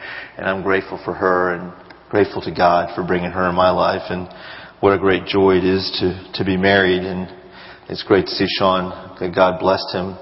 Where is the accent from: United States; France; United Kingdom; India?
India; We were brown and everybody else was white. And it was also kind of comical what people would say, "Where are you from?" I said, "We're from India."